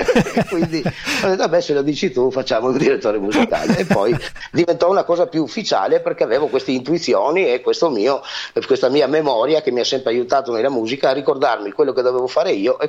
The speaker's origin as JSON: {"language": "Italian", "region": "Friuli-Venezia Giulia", "country": "Italy", "tie": "born there", "said": "nella zona dove sono nato, appunto in Friuli"}